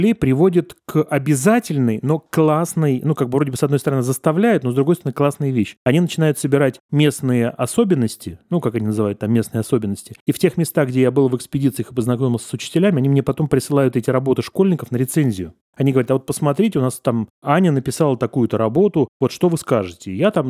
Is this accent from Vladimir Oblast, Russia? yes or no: yes; Gus-Khrustalny, Vladimir Oblast, Russia; born there; я же родился в Гусе Хрустальном Владимирской области, и у меня диалектные родственники.